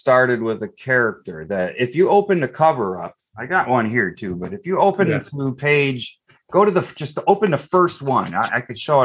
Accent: Eastpointe, Michigan, United States; I grew up in East Detroit. My grandfather was a Detroit firefighter for 26 years, lieutenant.

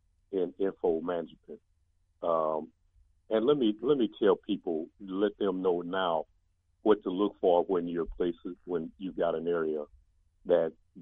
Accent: East St. Louis, Illinois, United States; also born or lived in Houston / Dallas; now in Tulsa, United States; You know, I'm from East St. Louis. I lived in Houston for 8 years. I lived in Dallas for 20 years. And now I've been here for 5 years.

